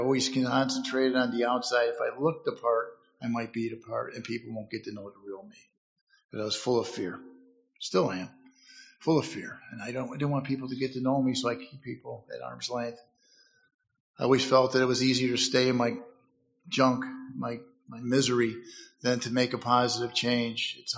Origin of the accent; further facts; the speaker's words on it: Chicago, Illinois, United States; I'm 59 years old. I'm from Chicago, Illinois. Raised Irish Catholic, good family.